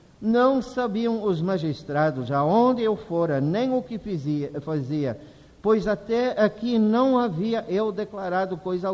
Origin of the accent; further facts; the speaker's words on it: Scotland, United Kingdom; Eu lembro-me muito bem na Escócia, na igreja onde eu fui criado e da qual eu me tornei parte.